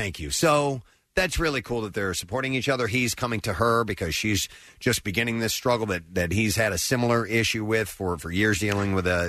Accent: Tennessee, United States; born there; I was born in Tennessee, you know.

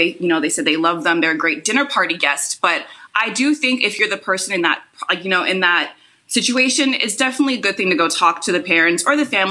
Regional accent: Toronto, Ontario, Canada; But when someone asks again, I'm like, you know what? Okay, fine. I'm from Toronto. I've been living in Toronto my whole life.

